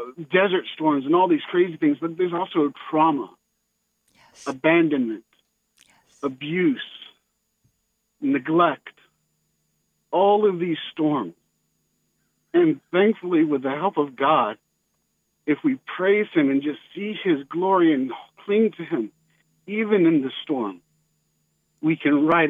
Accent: Georgia, United States; my stepmother and I were actually traveling from my hometown in Ben Hill County

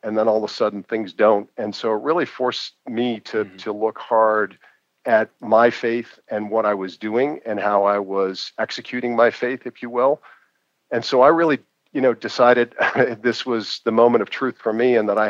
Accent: Boston, Massachusetts, United States; growing up in Boston, being successful as a team and being a part of that, and we'd get 60 or 70,000 people at our games in college.

